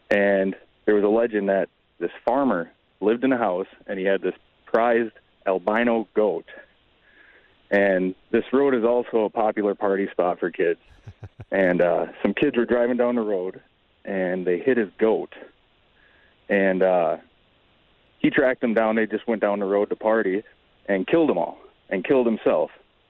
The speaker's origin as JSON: {"language": "English", "town": "Waupaca", "region": "Wisconsin", "country": "United States", "tie": "born or raised there", "said": "So when I was a teenager, I grew up in Waupaca, Wisconsin, and there's a nearby town, Wauwega."}